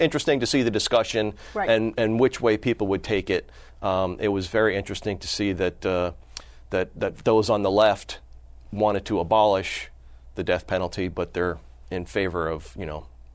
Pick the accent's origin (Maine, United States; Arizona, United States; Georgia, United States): Arizona, United States; born there; moved away as an adult; also born or lived in California; now in New Hampshire, United States; No, I was born in Arizona. I joined the Army out of high school, came back to Arizona for a few years, worked on a few family businesses, eventually moved to California. I got married. I moved to New Hampshire about 17 years ago